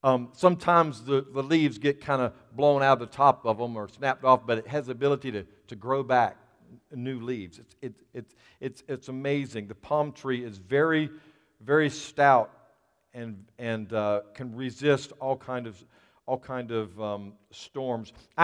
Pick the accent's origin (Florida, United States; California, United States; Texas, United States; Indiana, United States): Florida, United States; I grew up in Florida. I love Florida. Palm trees were just part of the landscape, and loved Florida.